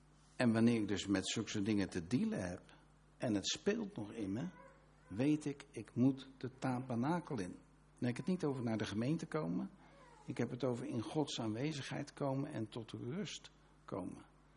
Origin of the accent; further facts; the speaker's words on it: Rotterdam, South Holland, Netherlands; ik kijk op Rotterdam, ik ben Rotterdammer, ik blijf Rotterdammer. Weet je wel? Ik woon op de parkeerplaats van Rotterdam.